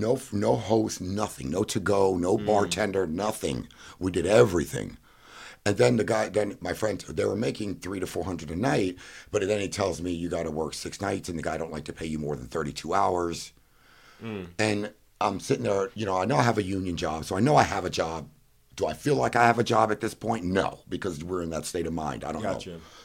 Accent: Fort Lauderdale, Florida, United States; also born or lived in Miami; I was born in Miami, born in Fort Lauderdale, and raised.

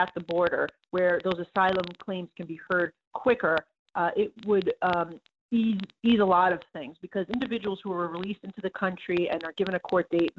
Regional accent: New York, United States; and I'm from New York, and the New York, you know, Canada border is closed for non-essential travel right now

